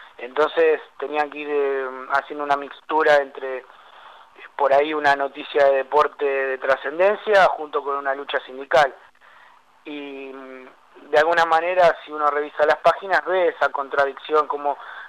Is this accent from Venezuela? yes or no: no; Argentina; Nosotros como sociedad argentina experimentamos desde el regreso de la democracia en el 83